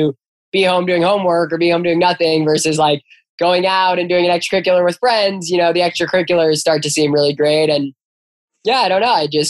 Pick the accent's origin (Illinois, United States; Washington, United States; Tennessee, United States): Illinois, United States; Chicago; I grew up in the city of Chicago. I love it here. It's an amazing place. I feel very blessed to be someone from the Midwest and from Chicago to go to Harvard.